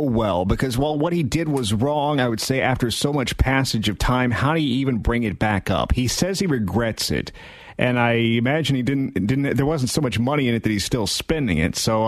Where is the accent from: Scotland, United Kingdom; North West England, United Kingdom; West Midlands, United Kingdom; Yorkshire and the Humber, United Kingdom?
Yorkshire and the Humber, United Kingdom; Leeds; Grew up in Leeds.